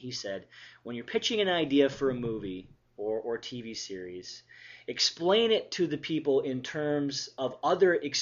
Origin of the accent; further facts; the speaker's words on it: Michigan, United States; We're in the Midwest here. We're from Michigan.